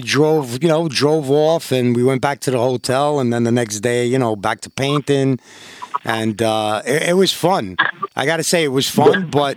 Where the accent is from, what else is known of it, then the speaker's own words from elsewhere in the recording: New York, United States; You know, I'm a New Yorker. I'm a bit naive, you know, and I didn't really respect the rules.